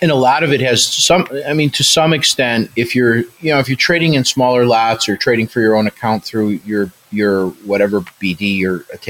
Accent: Chicago, Illinois, United States; My hobby when I was a lawyer was, I'm a Chicagoan.

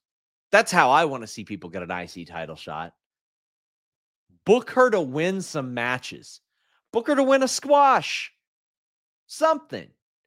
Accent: Kentucky, United States; I wrestled at GCW in Louisville, not exactly my hometown, but my home state.

